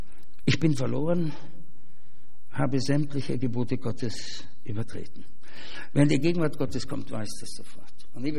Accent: Austria; Als Österreicher denkt man so.

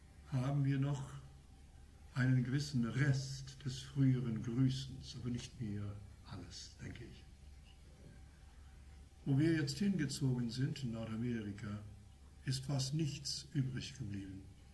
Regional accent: Canada; also born or lived in Netherlands; now in Germany; Obwohl ich deutscher Zunge bin, bin ich, wie gesagt, in Kanada aufgewachsen, dort geboren und aufgewachsen, aber in deutschsprachigen Kreisen.

